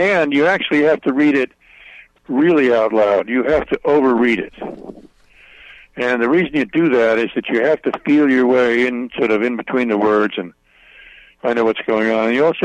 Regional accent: New York, United States; I'm a New Yorker, so I really can appreciate being out here, you know.

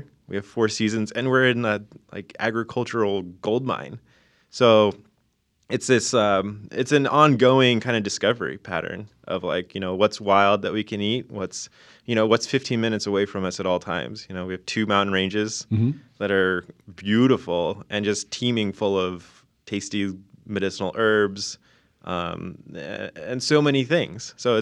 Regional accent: California, United States; I'm from the Silicon Valley, California, and so I didn't really grow up in this kind of like terrain.

